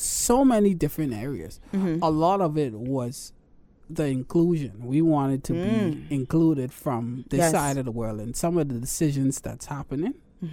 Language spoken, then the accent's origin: English; Bahamas; It stood out that I was from the Bahamas and I was just memorable to everybody because it was like, who the guy from the Bahamas?